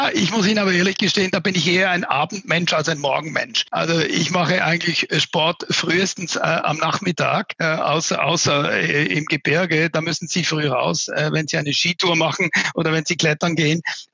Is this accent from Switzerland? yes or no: yes; Switzerland; Darüber hinaus bin ich Schweizer.